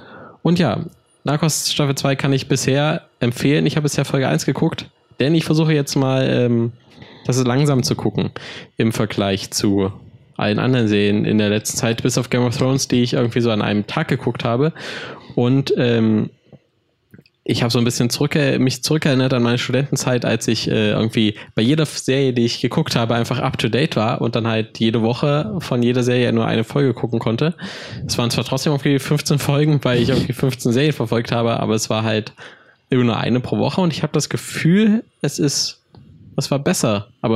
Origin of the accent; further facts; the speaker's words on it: East Germany, Germany; Weil als Ostdeutscher ist man ja erstmal eigentlich froh, dass die DDR nicht mehr von Deutschland getrennt ist.